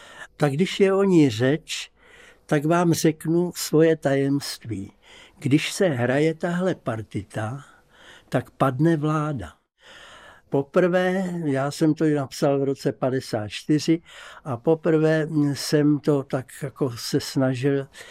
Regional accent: Prague, Czechia; u nás na Vinohradech, ale to už jsem potom musel z Prahy pryč a až do konce války jsem nebyl v Praze

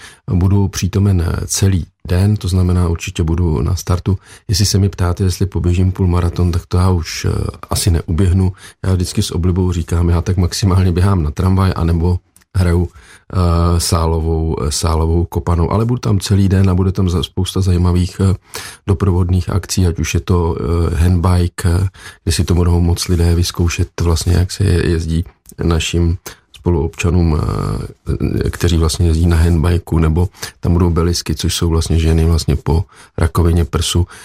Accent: Plzeň, Plzeň Region, Czechia; já jsem Plzeňák, narodil jsem se, že na Slovanech jako většina z nás

